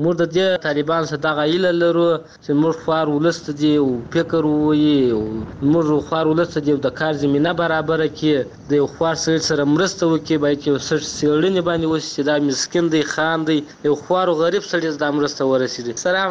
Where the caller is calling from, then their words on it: Helmand, Afghanistan; موږ د هلمند یو،